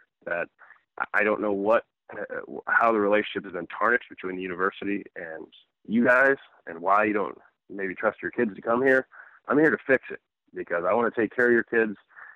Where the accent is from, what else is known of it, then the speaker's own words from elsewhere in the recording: St. Louis, Missouri, United States; And people think I'm biased, you know, because I'm from St. Louis.